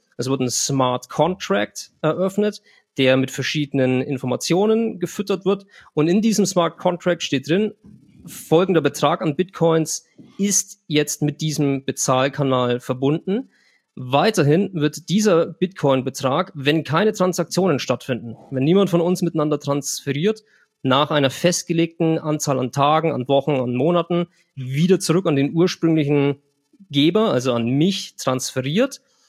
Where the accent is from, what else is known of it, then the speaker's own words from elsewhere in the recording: Germany; wenn ich als Deutscher von hier nach El Salvador was schicken möchte, zahle ich 1,90 Euro.